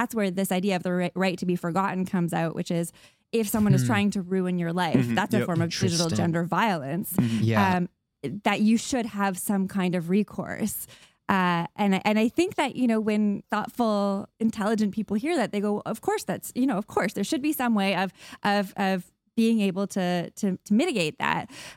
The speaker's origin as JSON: {"language": "English", "country": "Canada", "said": "I'm speaking as a Canadian"}